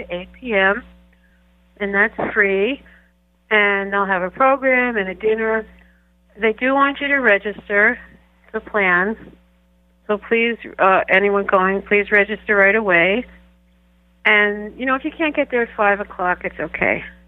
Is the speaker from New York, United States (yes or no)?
yes; Brooklyn, New York, United States; I'm not Indian. I became involved in Eastern religions at a young age, in my 20s. And I'm an animal rescuer from way back, from Brooklyn, New York.